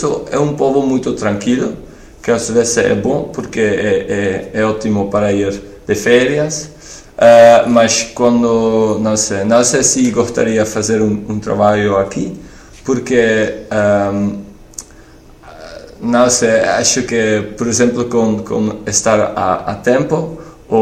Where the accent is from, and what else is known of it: Netherlands; Portuguese is a second language; now in Portugal